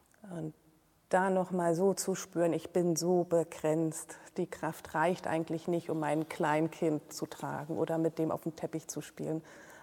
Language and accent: German; Germany; Ja, ich bin in der DDR aufgewachsen, auch in einer christlichen Familie.